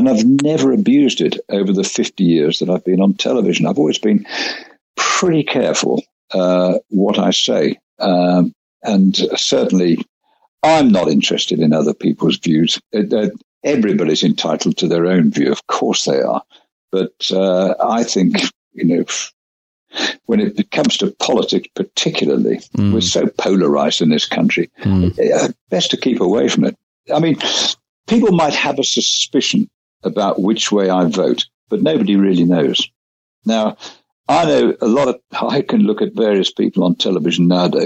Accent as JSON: {"language": "English", "town": "Warsaw", "region": "Masovian Voivodeship", "country": "Poland", "tie": "born or raised there", "said": "We all used to drink in the same coffee bar in Warsaw, actually, and which is my hometown."}